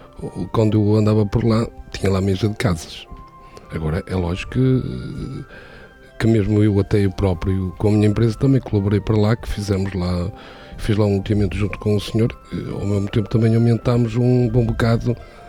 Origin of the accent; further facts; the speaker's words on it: Oliveira de São Pedro, Portugal; Eu sou natural de Oliveira São Pedro, como você disse, e vivo lá.